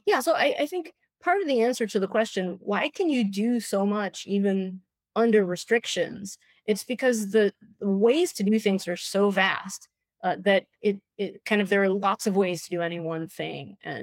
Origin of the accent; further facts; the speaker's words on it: Massachusetts, United States; You grab a state, like, say, my home state of Massachusetts.